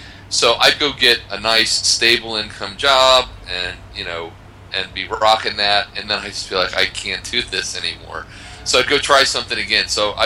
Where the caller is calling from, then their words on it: Poland; I am talking to you from Poland.